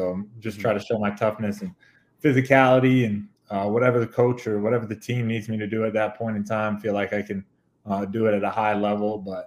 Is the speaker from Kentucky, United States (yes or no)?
yes; Lexington, Kentucky, United States; Well, I think growing up in Lexington, Kentucky, they take it pretty serious.